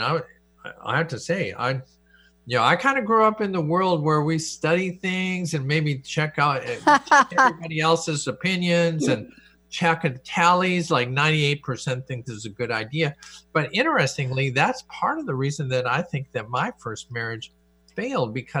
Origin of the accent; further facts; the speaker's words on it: Harrisburg, Pennsylvania, United States; lived in Harrisburg all my life and I'm not moving, you know, that I never signed up to move out of my home state.